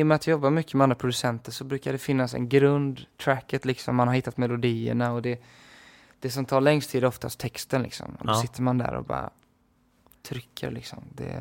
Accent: West Coast, Sweden; Och kanske på västkusten också då, där jag är ifrån.

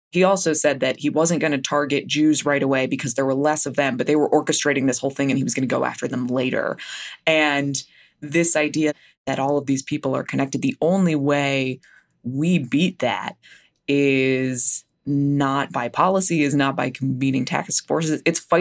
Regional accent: New Jersey, United States; I grew up in New Jersey. I grew up knowing the Donald Trump that bankrupted Atlantic City

